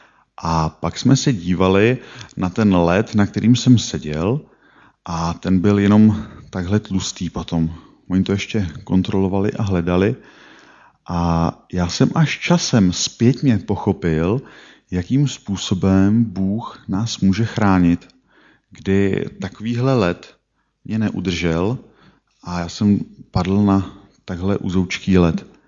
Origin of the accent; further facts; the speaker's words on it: Trutnov, Hradec Králové Region, Czechia; Tehdy u nás v Trutnově, kde jsem vyrůstal